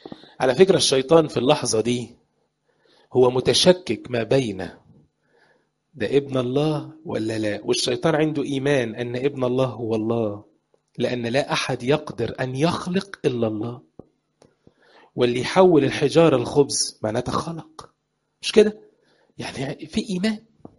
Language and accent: Arabic; Sudan; moved away; الحاجة دي عشناها احنا. احنا اللي جايينكم من السودان.